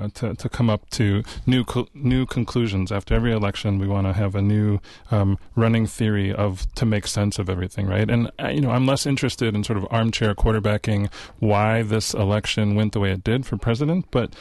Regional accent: Madison, Wisconsin, United States; And I never got the feedback that people were uninterested in building relationship because I was from Madison.

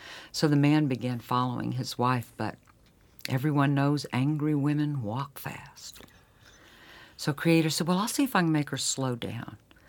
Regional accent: Texas, United States; my grandmother and my father came to the Dallas-Fort Worth area for him to go to college, and he met and married my mother there.

